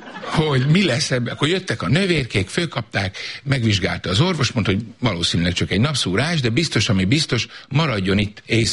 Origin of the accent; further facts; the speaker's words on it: Szabolcs-Szatmár-Bereg, Hungary; Mondom, én Szabolcsi vagyok, hát mondom.